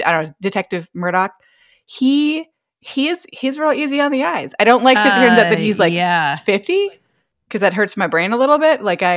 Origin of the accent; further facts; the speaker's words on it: Canada; We like to, if you squint your eyes at Canada, we like to pretend that we're British.